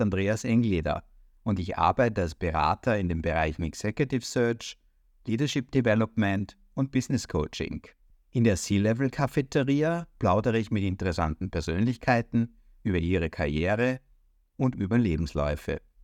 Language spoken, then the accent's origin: German; Austria; moved away; als ich damals als Österreicher nach Deutschland gekommen bin, dass meine Sprache irgendwie was Besonderes ist, ein bisschen was Exotisches.